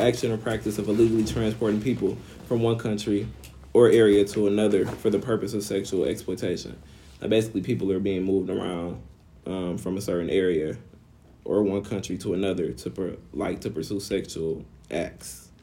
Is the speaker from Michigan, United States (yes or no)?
yes; Flint, Michigan, United States; I never even heard about human trafficking happening in my hometown of Flint, Michigan.